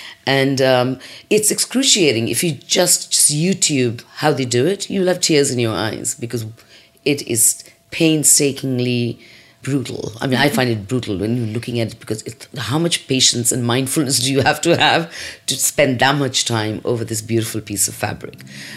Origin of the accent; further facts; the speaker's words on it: India; growing up in India